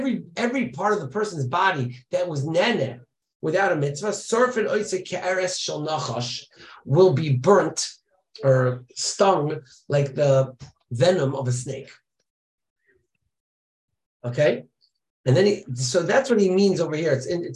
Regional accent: Belarus; I came from White Russia, where there was nothing to be influenced from

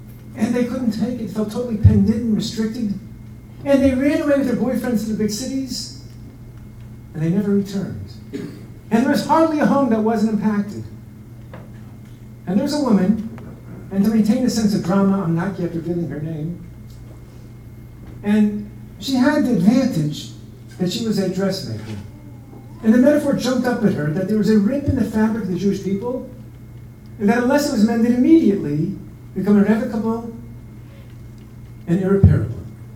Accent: Vienna, Austria; English is a second language; I was born and raised in Vienna. It was the first of districts that were the religious ones. When I was a little boy, I'm 27

